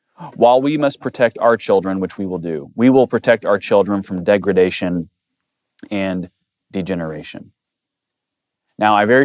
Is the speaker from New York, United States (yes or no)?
no; Jacksonville, Illinois, United States; now in Louisville, United States; I am a son of the Midwest. I am from Central Illinois, Jacksonville, Illinois, if anyone's ever heard of that, near Springfield.